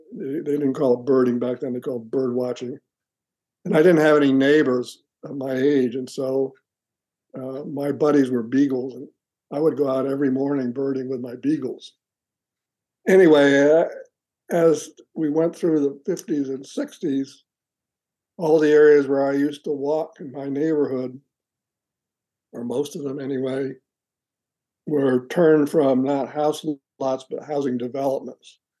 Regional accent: Greenville, Delaware, United States; I grew up in an unincorporated part of northern Delaware called Greenville, Delaware, near Hoops Reservoir.

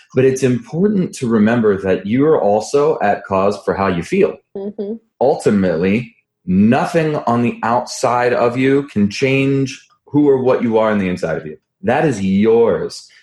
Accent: New Jersey, United States; Especially, I grew up in New Jersey. I used to go up to New York all the time

